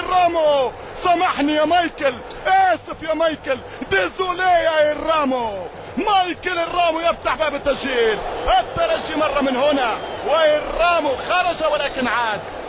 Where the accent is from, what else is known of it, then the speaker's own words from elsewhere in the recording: Tunisia; بالاعتزاز والافتخار كتونسي أحكي طبيعي جدا